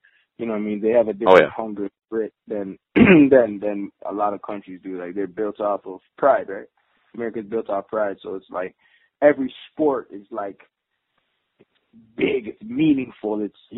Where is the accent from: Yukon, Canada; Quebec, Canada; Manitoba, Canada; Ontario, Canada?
Ontario, Canada; Toronto; now in Brampton, Canada; I'm from Toronto, but I've been living in Brampton, I've been in Saga, and then been in Brampton for a while. So, say being a Brampton native